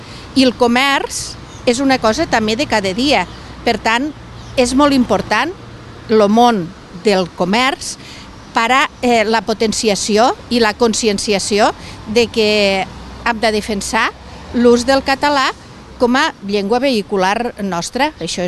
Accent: La Sénia, Catalonia, Spain; jo sóc de la Sénia, coincidim amb les mateixes, però per exemple, brossat, nosaltres a la Sénia li diem brull

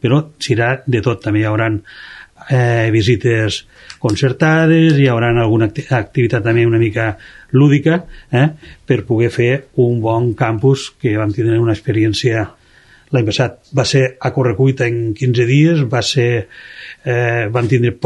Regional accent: Roquetes, Catalonia, Spain; els que som de Roquetes

